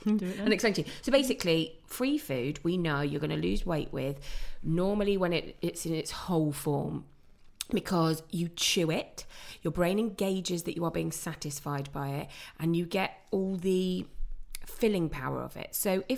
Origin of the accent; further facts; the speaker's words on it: London, United Kingdom; I'm from London and we say lasagna.